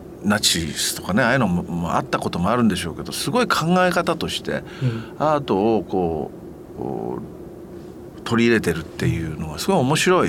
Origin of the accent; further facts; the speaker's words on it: Yamagata, Japan; 僕はそのさっきも言った山形の出身なんで、年を取ってくるとその冬雪を見に行くっていうか